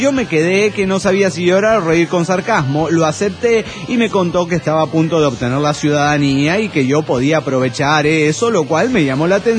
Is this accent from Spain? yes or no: no; Peru; now in United States; cuando recién llegué a este país, a Estados Unidos de Norteamérica, yo vengo desde el Perú